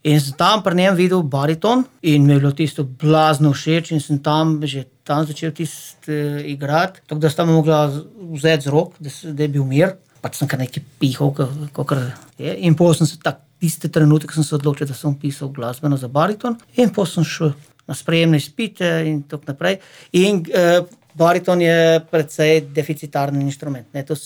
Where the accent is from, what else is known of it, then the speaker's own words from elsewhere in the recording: Cerknica, Littoral–Inner Carniola, Slovenia; born there; now in Babno Polje, Slovenia; jaz izviram, mislim, rodil sem se v Cerknice, tudi starša moja sta z neposredne bližine Cerknice, oba, zdaj pa živim že 13 let na Babne police, to je vas v Loške doline.